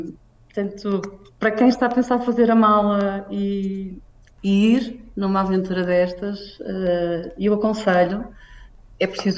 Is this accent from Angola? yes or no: no; Portugal; moved away as an adult; now in Saudi Arabia; Portugal será sempre o meu país de origem.